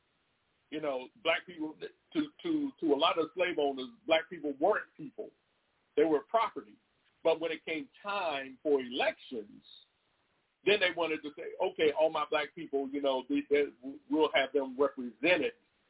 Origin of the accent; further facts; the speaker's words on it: Roanoke, Virginia, United States; born there; I was born in Roanoke, Virginia in October of 1968, and I have never stepped foot outside of this country. Not one time, not even momentarily. So I consider myself to be an American.